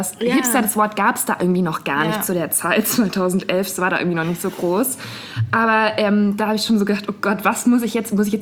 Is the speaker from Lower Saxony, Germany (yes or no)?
no; Bavaria, Germany; in der Kleinstadt, wo ich aufgewachsen bin, gab es halt eigentlich keine Geschäfte. Da gab es halt ein Esprit und sowas. Mm. Ne? Aber ich war sehr abhängig davon, dass mich jemand in die nächstgrößere Stadt nach Würzburg gefahren hat